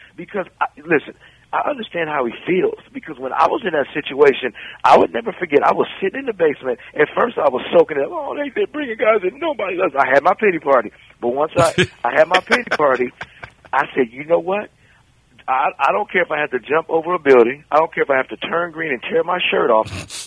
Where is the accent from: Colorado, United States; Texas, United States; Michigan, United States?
Colorado, United States; Denver; And I'm from Denver, Colorado.